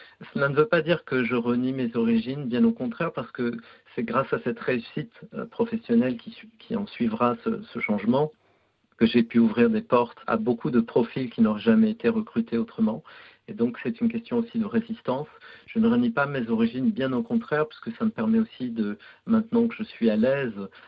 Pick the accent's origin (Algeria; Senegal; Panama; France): Algeria; born there; Oui, bien sûr, tout me lie à l'Algérie. C'est mon berceau, c'est ma langue natale, c'est le tissu même de mon être, c'est ma peau.